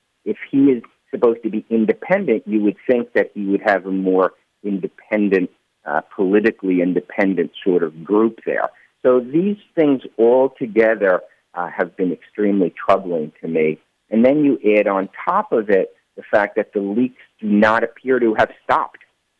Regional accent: Rhode Island, United States; Rhode Island is my home state.

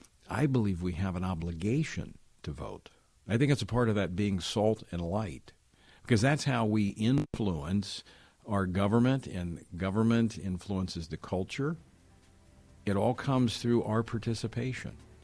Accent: United States; You know, in America, as an American, you have the right to vote.

